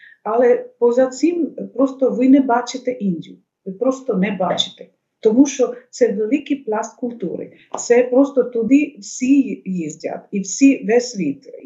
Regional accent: West Bengal, India; Ukrainian is a second language; а я з Західної Бенгалі, штат, де теж мова бенгалі.

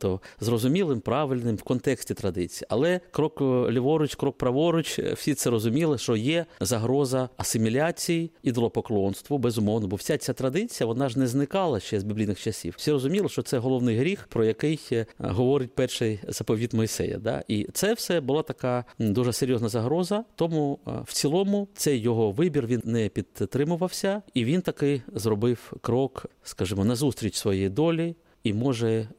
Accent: Kharkiv, Kharkiv Oblast, Ukraine; Оскільки я сам з Харкова, то я можу це в паралелі відслідкувати.

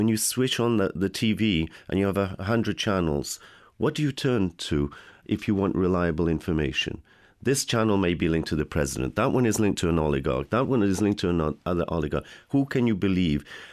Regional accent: United Kingdom; I'm from Britain.

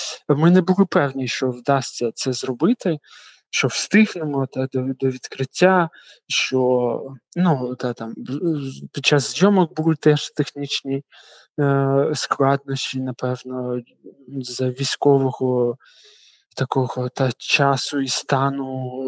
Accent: Donetsk Oblast, Ukraine; родом і вона, і я з Донецької області

